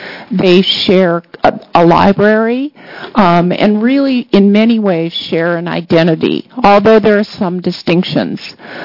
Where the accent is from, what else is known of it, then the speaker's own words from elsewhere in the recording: Newburgh, New York, United States; I'm very happy to be here. Thank you very much for your work on these issues. I am from Newburgh, and I've lived in Newburgh. It'll be 27 years in August. I have lived and worked in Newburgh, I should say.